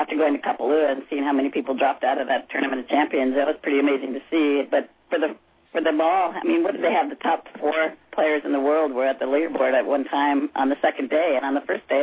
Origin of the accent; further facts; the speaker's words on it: Hawaii, United States; Yeah, but we're also from Hawaii, and we're used to playing in this kind of, as strong as it was, that's, fairly common for us.